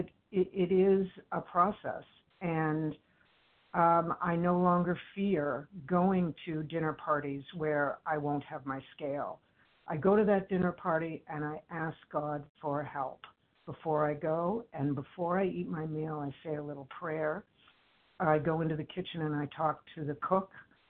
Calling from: Cambridge, Massachusetts, United States; I'm calling from Cambridge, Massachusetts.

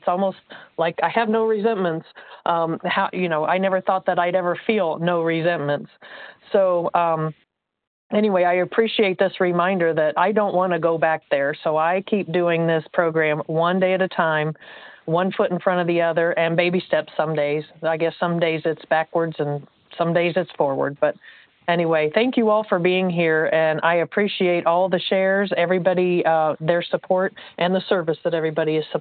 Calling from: Indiana, United States; I'm calling from Indiana.

